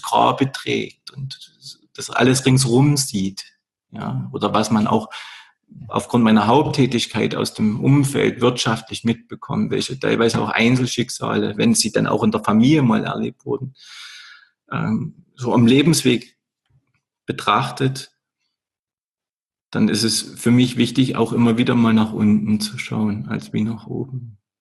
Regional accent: Saxony, Germany; Viele Jahre war das Erzgebirge meine Heimat.

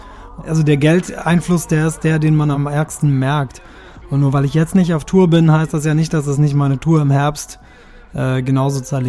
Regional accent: Kirchheim, Germany; moved away as an adult; als ich erwachsen bin, also so mit 18, 19 und wo ich dann auch zu Hause ausgezogen bin aus Kirchheim weg.

